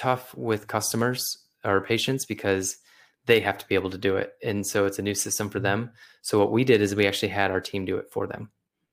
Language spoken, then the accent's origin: English; Toledo, Ohio, United States; I'm back in Ohio. I'm back in my hometown of around Toledo, Ohio, and we're visiting my in-laws right now.